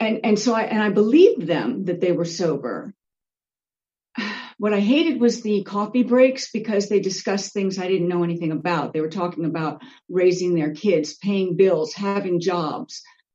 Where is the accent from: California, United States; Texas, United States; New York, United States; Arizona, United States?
California, United States; Redondo Beach; I'm an alcoholic, and I'm from Redondo Beach.